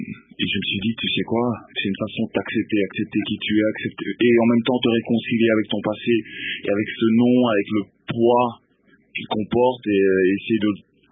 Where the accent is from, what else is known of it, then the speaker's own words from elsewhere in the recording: Lubumbashi, Haut-Katanga, DR Congo; surtout par rapport à ma ville natale, Lubumbashi.